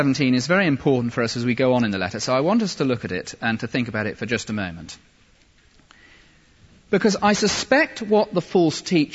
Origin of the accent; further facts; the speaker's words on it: United Kingdom; I mean, I take it I'm a member of the British people on the basis of my birth.